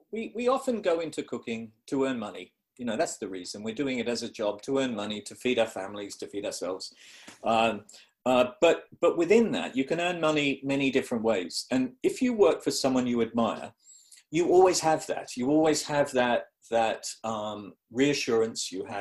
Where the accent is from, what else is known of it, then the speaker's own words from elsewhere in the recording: Melbourne, Victoria, Australia; Where I grew up in Australia was the outer suburbs of the city of Melbourne. And my parents grew apples and oranges and lemons and all sorts of carrots and cabbages and things.